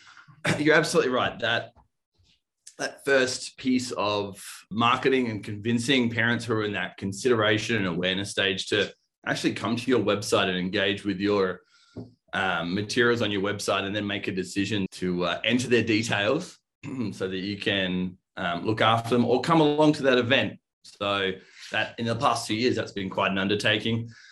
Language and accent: English; East Coast, Australia; moved away as an adult; now in Denver, United States; So for anybody listening or watching along, you might hear my accent. So I'm not originally from Denver, Colorado. I'm originally from Australia, the east coast of Australia, where my head office for Digistorm is located. So I moved over here the start of 2020.